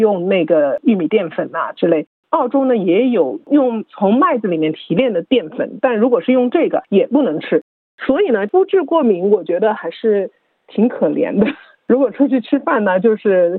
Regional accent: China; 我们中国人吧，我们华人的话呢

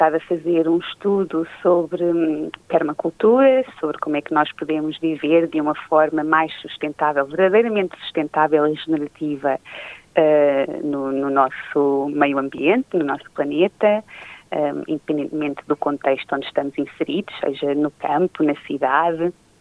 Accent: Leiria, Portugal; Eu nasci em Leiria, no centro de Portugal. Cresci junto dos meus pais e avós à beira do Rio Lys

